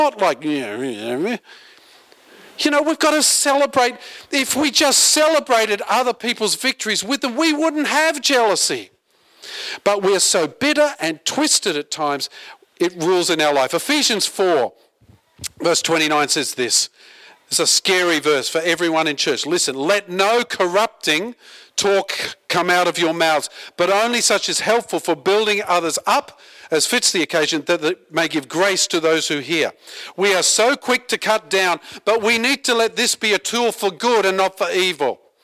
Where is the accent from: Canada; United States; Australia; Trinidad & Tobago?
Australia; And so Aussies, all due respect to us, and I'm as Aussie as a gum leaf and I love my nation